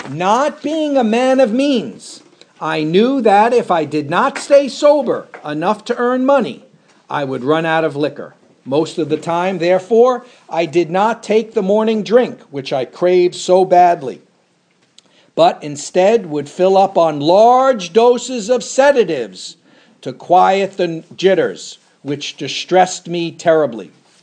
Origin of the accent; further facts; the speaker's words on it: St. Johnsbury, Vermont, United States; Finally, my father had to send a doctor out from my hometown. So we're in St. Johnsbury, Vermont, and he's sending them all the way to Akron, Ohio, right?